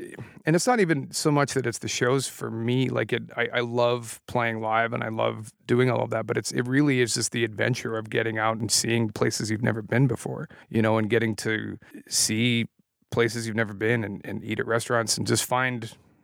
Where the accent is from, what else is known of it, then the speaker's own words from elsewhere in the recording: Weyburn, Saskatchewan, Canada; moved away as an adult; also born or lived in Winnipeg; I moved to Winnipeg, which is about 6 hours east of where I grew up in Saskatchewan. I hadn't really traveled a whole lot, and Weyburn is a really tiny little town